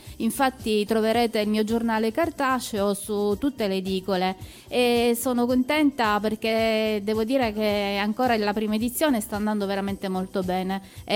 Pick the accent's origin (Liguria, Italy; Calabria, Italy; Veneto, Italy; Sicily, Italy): Sicily, Italy; Caltagirone; come ha detto Franco, ho 52 anni e sono di Caltagirone naturalmente.